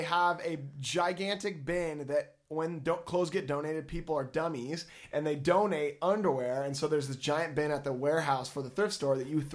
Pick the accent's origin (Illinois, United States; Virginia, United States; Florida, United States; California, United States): California, United States; Santa Cruz; I am from Santa Cruz, and there's a little bit of some liberal roots there, and you just kind of learn about recycling and that kind of stuff.